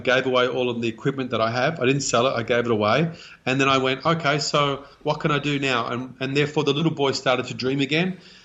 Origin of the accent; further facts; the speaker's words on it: Australia; born there; we immigrated from Scotland. I was born here in Australia.